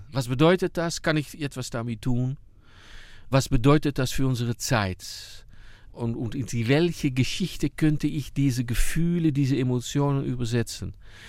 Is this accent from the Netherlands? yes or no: yes; Netherlands; first language Dutch; German is a second language; ich bin Niederländer, ich bin da aufgewachsen, das ist meine Muttersprache Niederländisch